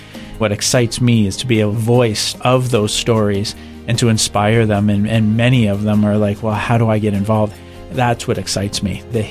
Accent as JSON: {"language": "English", "country": "Canada", "said": "I'm speaking as a Canadian about Canadian churches"}